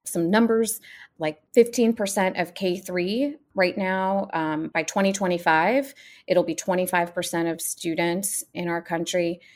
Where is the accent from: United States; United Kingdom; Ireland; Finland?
United States; first language Gujarati; English is a second language; so I'm Indian American and I spoke Gujarati in the home. That was my first language, actually. And then I learned English when I went to preschool.